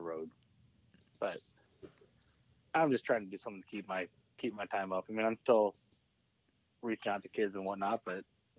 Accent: Rochester, United States; He's from my hometown of Rochester

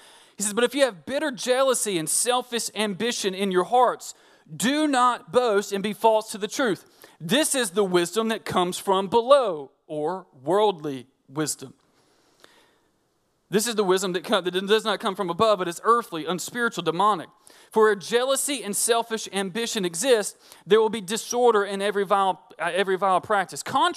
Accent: Alabama, United States; now in New Orleans, United States; So first, there's a great delicacy here in New Orleans now that I've moved here. I'm originally from Northeast Alabama, and it's pronounced a couple of different ways.

